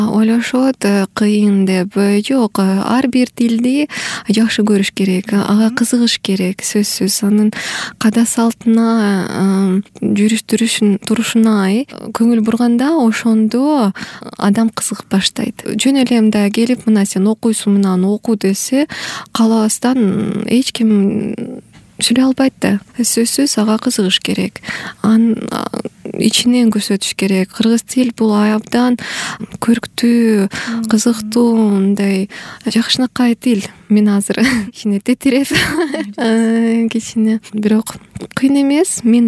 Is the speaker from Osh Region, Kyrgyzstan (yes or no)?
yes; Osh, Osh Region, Kyrgyzstan; кичинекейинден бери мен менен кыргыз тил мен менен жашайт. Анткени мен Ош шаарында туулганмын, кыргыздардын арасында жашап, тилге ичинен көрүп